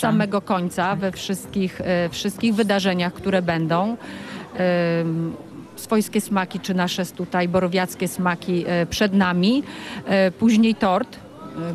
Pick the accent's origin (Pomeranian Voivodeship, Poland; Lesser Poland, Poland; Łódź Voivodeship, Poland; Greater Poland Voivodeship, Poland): Pomeranian Voivodeship, Poland; Rytel; Czy tak, ja jestem z Rytla, z tego Rytla.